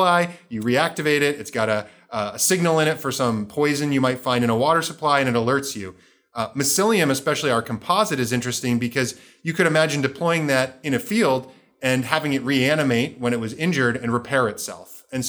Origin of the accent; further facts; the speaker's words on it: Vermont, United States; So I grew up on a working farm in Vermont.